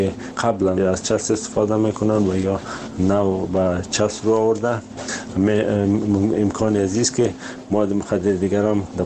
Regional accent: Afghanistan; ما از افغانستان اومدیم

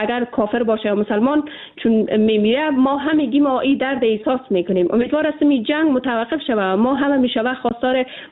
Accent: Afghanistan; ما به عنوان یک افغان

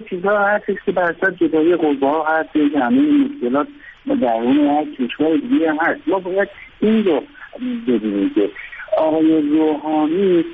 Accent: Iran; به عنوان یک ایرانی، به عنوان یک مهندس ایرانی

